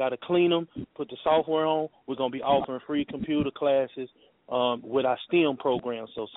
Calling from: Gastonia, North Carolina, United States; I'm coming from Gastonia, Dallas, North Carolina.

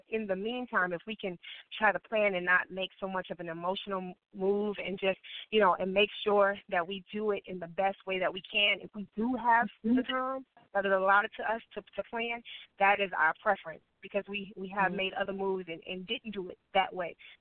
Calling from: Dallas, Texas, United States; I'm calling from Dallas, Texas.

